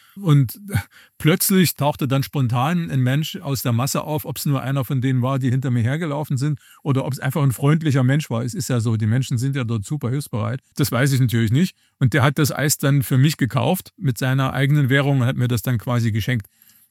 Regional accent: East Germany, Germany; Wenn einer dumme Fragen gestellt hat, habe ich gesagt, ich bin aus der DDR.

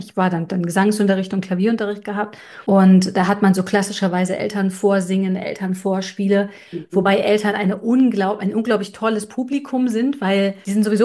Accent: Germany; Ich bin ja in der DDR groß geworden.

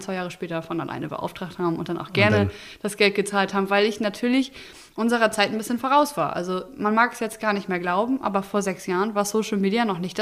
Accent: Niebüll, Schleswig-Holstein, Germany; Ich bin halt hier oben im Norden aufgewachsen und wollte auch gar nicht wirklich wegziehen. Also von damals Niebüll nach Flensburg war für mich schon ein großer Sprung

